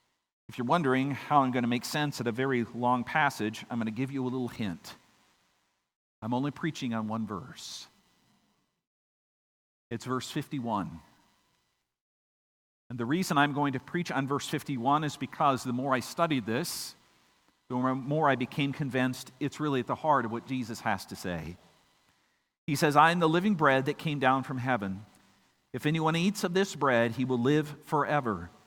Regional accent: Iowa, United States; I am from Iowa, of course.

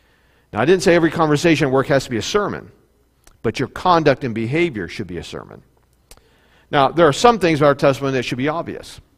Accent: United States; Because we grew up in America and we are, and I say this in all love and kindness, we're fat and lazy as Americans.

